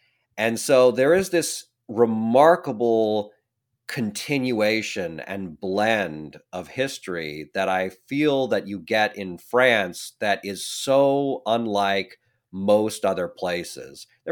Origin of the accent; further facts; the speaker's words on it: United States; And that's a really magical, especially as an American, that's a really magical experience.